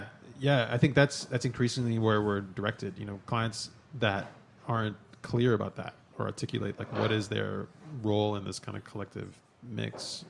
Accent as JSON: {"language": "English", "town": "Queens", "region": "New York", "country": "United States", "tie": "born or raised there", "said": "I grew up in Queens, New York. This little neighborhood called Belrose, New York, which is like far out east and close to Long Island, actually. And it was a really working class neighborhood."}